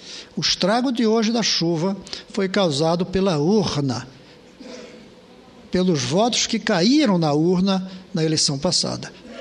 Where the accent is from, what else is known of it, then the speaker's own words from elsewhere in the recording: Northeast Region, Brazil; nós somos nordestinos e talvez vivenciemos isso mais que os outros.